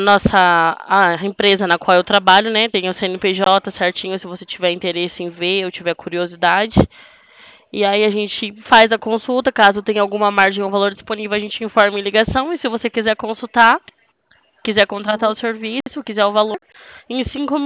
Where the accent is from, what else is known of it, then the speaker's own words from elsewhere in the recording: Presidente Prudente, São Paulo, Brazil; Eu sou do interior de São Paulo, da cidade de Presidente Prudente